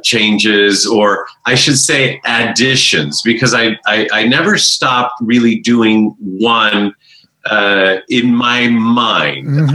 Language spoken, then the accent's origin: English; United States; born there; Because I was born here in America.